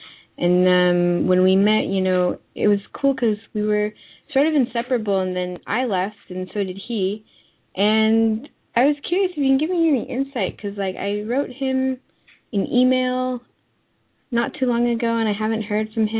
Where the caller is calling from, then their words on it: New York, United States; I'm calling in from New York.